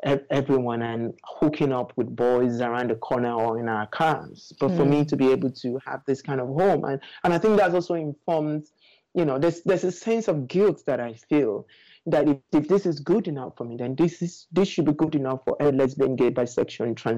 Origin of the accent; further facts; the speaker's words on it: Nigeria; moved away as an adult; that's not what you think of as a gay man growing up in Nigeria. You know, I left Nigeria when I was 32.